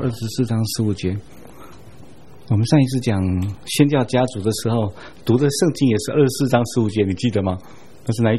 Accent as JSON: {"language": "Chinese", "country": "Taiwan", "said": "我们台湾人特别喜欢这一节圣经，因为我们是东方的，而且我们还是个海岛"}